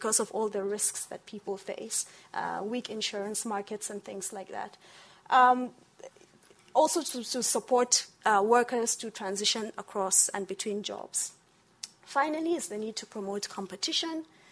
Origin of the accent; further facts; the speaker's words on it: Nigeria; And I come from Nigeria.